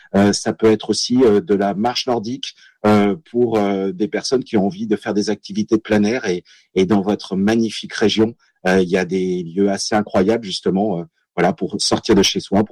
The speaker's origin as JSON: {"language": "French", "town": "Chambéry", "region": "Auvergne-Rhône-Alpes", "country": "France", "tie": "born there", "said": "Vous êtes dans une incroyable région qui est aussi ma région de cœur et historique, parce que je suis né à Chambéry."}